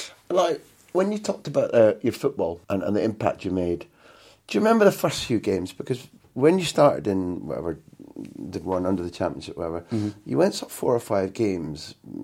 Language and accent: English; Aberdeen, Scotland, United Kingdom; I think it's to do with growing up in Aberdeen.